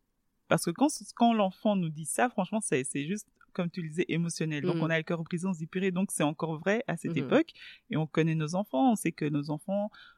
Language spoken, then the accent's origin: French; Belgium; j'ai 35 ans, je suis belge d'origine congolaise